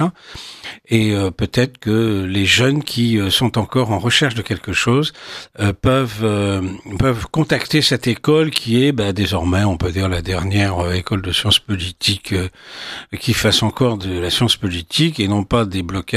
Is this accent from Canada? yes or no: no; Paris, Île-de-France, France; il doit faire 27 degrés, je crois, chez nous à Paris, ici